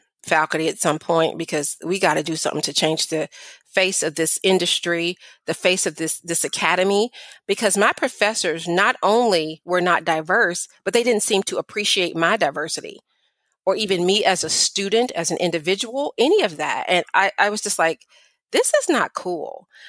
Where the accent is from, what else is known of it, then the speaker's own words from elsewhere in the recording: Nashville, Tennessee, United States; And then I'm from Nashville, Tennessee. So there were definitely a lot more Black folks than that.